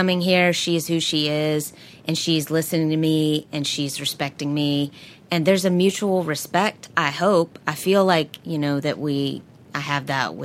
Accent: the South, United States; But then again, I'm from the South.

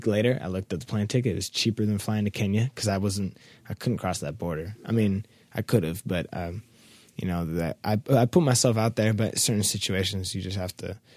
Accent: Seattle, Washington, United States; growing up in Seattle, there's a lot of Havashop people, like from Eritrea.

